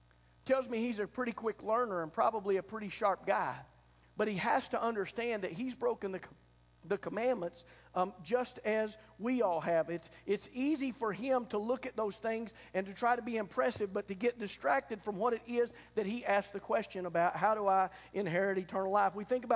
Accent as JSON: {"language": "English", "country": "United States", "said": "We're pretty proud to be Americans, aren't we?"}